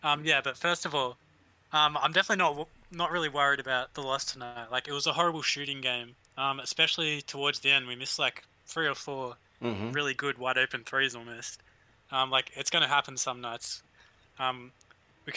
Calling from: Australia; accent: Australian; you can probably hear the accent.

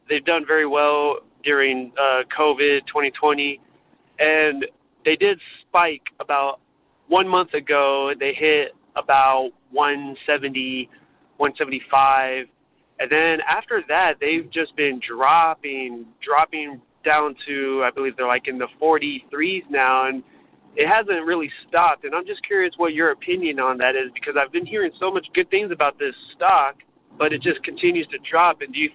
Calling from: Sunnyvale, California, United States; Hi, this is … I'm from Sunnyvale, California. Big fan of the show.

